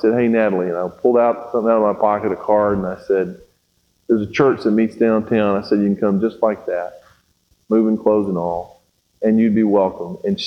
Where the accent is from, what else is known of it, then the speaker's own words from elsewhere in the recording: Brazil; And where I grew up in Brazil